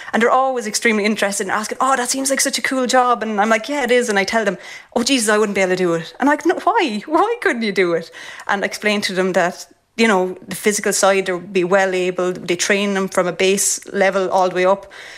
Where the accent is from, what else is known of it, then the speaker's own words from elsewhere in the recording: Carlow, Leinster, Ireland; And I have 6 brothers and sisters, and a sister, and I come from Carlow.